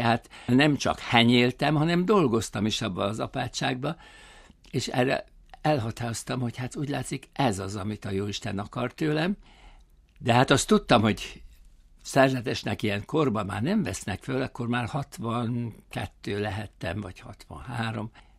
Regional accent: Kőszeg, Vas, Hungary; born there; Az közel van a szülőföldemhez, a szüleim burgerlandi származásúak, én kőszegén születtem

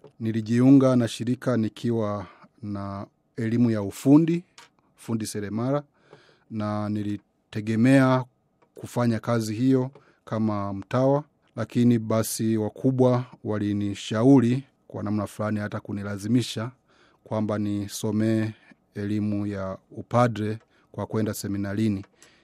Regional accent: Kigoma, Tanzania; natokea province ya Tanzania wa Jimbo Katoliki la Kigoma kwa asili

